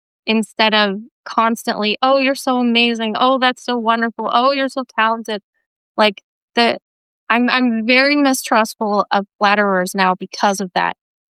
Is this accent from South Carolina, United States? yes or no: no; Colorado, United States; Well, for example, for me, I grew up in Colorado in a very like hippie kind of yuppie culture.